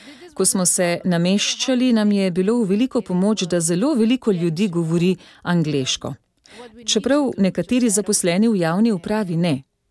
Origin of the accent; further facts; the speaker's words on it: São Paulo, Brazil; Slovenian is a second language; now in Slovenia; odkoder prihajam, prihajam iz São Paula, se temperatura po zimi na najhladnejše dni spusti do 5 stopinj Celzija.